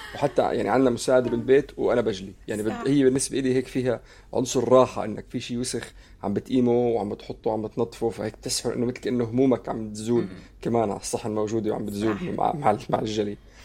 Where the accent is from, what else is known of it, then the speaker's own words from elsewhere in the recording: Syria; على فكره انا سوري